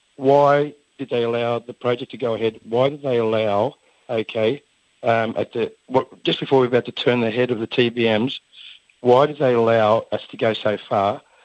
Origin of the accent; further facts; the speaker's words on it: Queensland, Australia; I came from down from another project in Sydney, but I'm originally from Queensland.